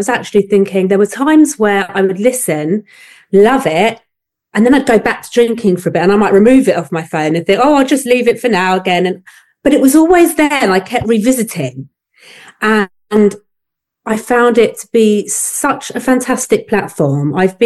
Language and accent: English; London, United Kingdom; I'm from North London, and I'm a mum to two kids who are 10 and 12.